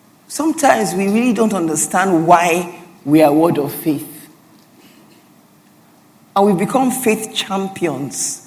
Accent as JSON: {"language": "English", "town": "Port Harcourt", "region": "Rivers", "country": "Nigeria", "said": "By the way, I'm from Port Harcourt. So I preach in two languages."}